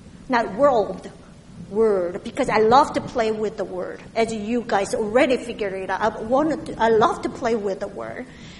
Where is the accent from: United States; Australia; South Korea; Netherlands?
South Korea; accent: Korean; English is a second language; You guys occasionally experience my heavy Korean accent because my tongue got trained by the kimchi culture, not the cheese culture.